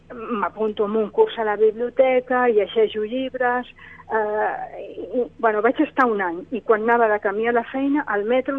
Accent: Barcelona, Catalonia, Spain; Soc de Barcelona, i vaig néixer a Barcelona.

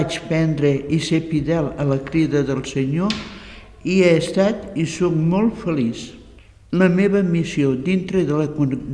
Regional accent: L'Espluga de Francolí, Catalonia, Spain; vaig néixer aquí a l'Espluga i la meva infantesa i joventut va molt lligada a la comunitat

